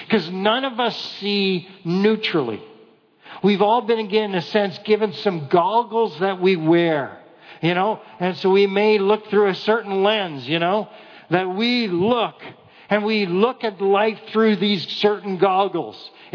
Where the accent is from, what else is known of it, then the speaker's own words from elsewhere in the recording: Canada; I'm white. I'm male. I speak English. I'm Canadian.